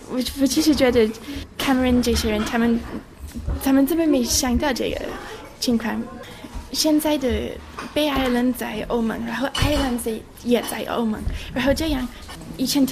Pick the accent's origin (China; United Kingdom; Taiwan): United Kingdom; Wales; born there; Chinese is a second language; 我是威尔士人，因为我在那边出生，可是其实我的家人也不是真正的威尔士人，我的母亲的家人是从爱尔兰移民到威尔士为了工作的情况